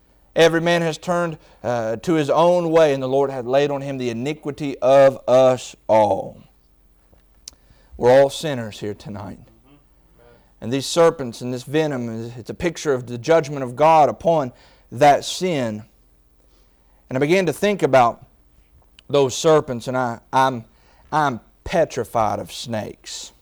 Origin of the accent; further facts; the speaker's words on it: West Virginia, United States; Y'all know I'm from West Virginia, and we got some crazy folks up in the mountains of West Virginia.